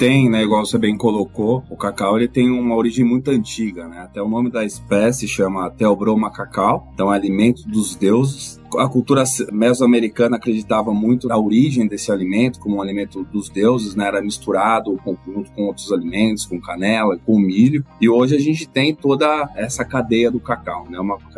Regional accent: Limeira, São Paulo, Brazil; born there; nasci em Limeira, né, que é interior do estado de São Paulo, que foi durante muito tempo a terra e a capital mundial da laranja.

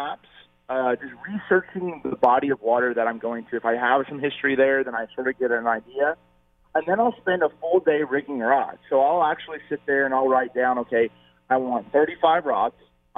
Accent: Indianapolis, Indiana, United States; So I grew up in Indianapolis, Indiana.

